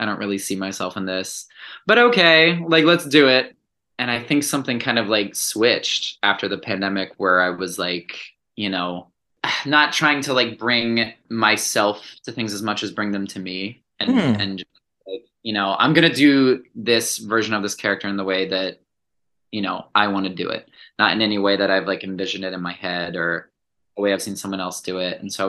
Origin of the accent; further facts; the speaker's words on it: Delaware, United States; I'm from Delaware, which yes, also Anna who's LA who's on your show. We went to high school.